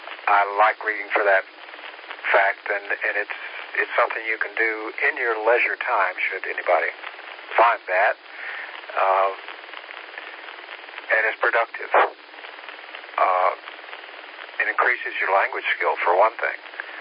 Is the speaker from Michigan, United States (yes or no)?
no; Tennessee, United States; I wasn't a river rat like Tom Sawyer was. I was a hillbilly. I grew up in East Tennessee.